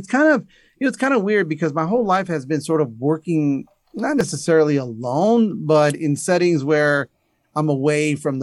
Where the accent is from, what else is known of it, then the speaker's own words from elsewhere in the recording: East Chicago, Indiana, United States; Well, you know, I'm a product of Northwest Indiana. I grew up in East Chicago in Indiana Harbor. My dad was a steel worker at Inland Steel, worked there for 42 years.